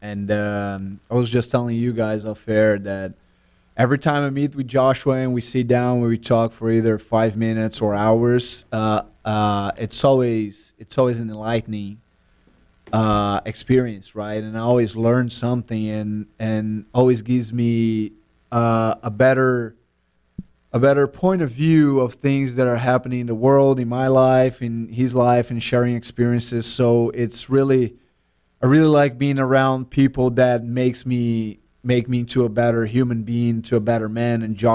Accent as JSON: {"language": "English", "country": "Brazil", "tie": "born or raised there", "first_language": "Portuguese", "second_language": "English", "said": "being Brazilian, born and raised in Brazil"}